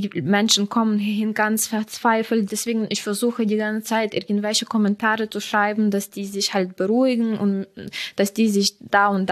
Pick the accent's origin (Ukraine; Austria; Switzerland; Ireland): Ukraine; German is a second language; moved away as an adult; now in Düsseldorf, Germany; Ich komme aus der Ukraine und ich bin seit 8 Jahren in Düsseldorf.